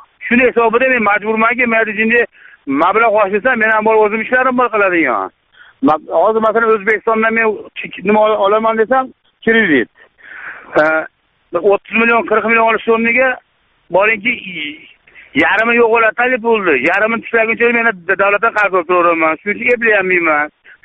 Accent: Asaka, Andijan Region, Uzbekistan; Men o'zim Andijondanman. Andijon Asakasidaman

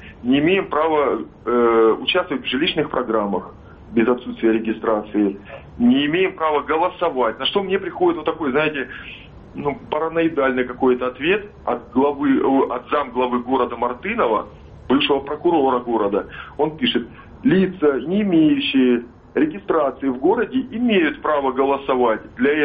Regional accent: Ukraine; now in Russia; я в городе живу сравнительно недавно, года два всего лишь. Мы приехали сюда, мы граждане Российской Федерации, приехали с Украины

